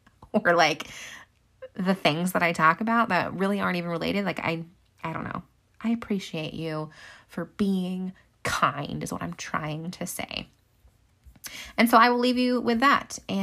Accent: Ohio, United States; But as you have gathered, I am from Ohio and I did grow up in a Bengals household.

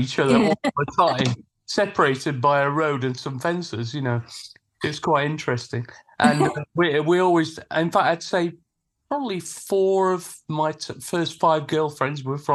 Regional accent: Sheffield, Yorkshire and the Humber, United Kingdom; when I was growing up in Sheffield, I went to the kind of top grammar school.

